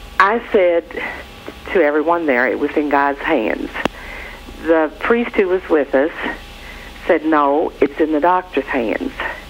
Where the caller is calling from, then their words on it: Louisville, Kentucky, United States; I'm calling from Louisville, Kentucky.